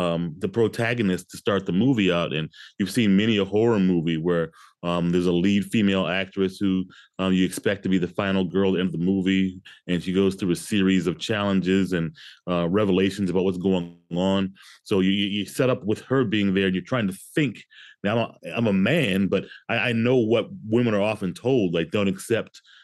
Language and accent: English; Detroit, Michigan, United States; I'm from Detroit. And trust me, there are homes that were on sale in Detroit of that size for a dollar.